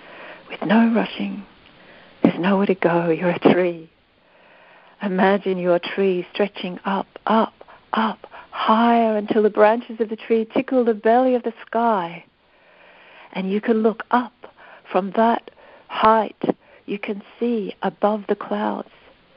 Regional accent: Australia; And I can't personally, as an Australian person

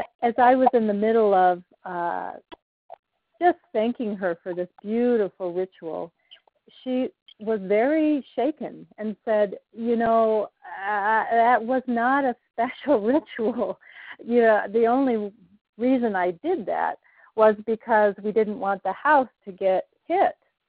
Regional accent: Arizona, United States; Growing up in Arizona, I have very fond memories, and I go back to see my mother and at that point my father as well.

